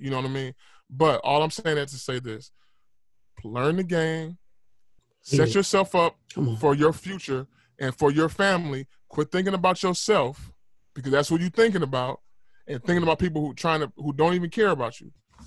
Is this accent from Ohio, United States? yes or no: no; Illinois, United States; I'm from Illinois, so I know exactly what they did with all them government housing authorities.